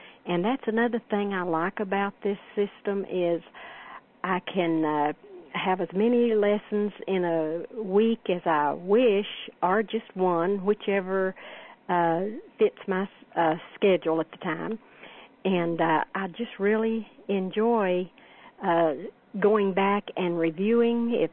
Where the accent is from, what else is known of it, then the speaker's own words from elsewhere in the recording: Johnson City, Tennessee, United States; I am from Johnson City, Tennessee.